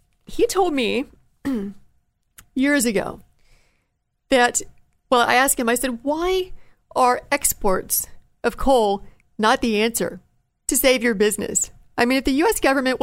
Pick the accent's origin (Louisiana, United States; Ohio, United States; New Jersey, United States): Ohio, United States; I'm from Appalachia, Ohio. What goes on there? We move coal with railroads.